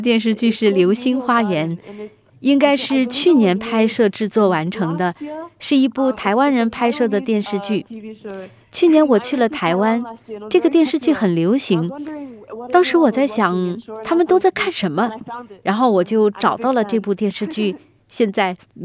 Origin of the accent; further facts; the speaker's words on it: New Zealand; Chinese is a second language; 我来自新西兰，父母也都是新西兰人，我们没有华裔背景。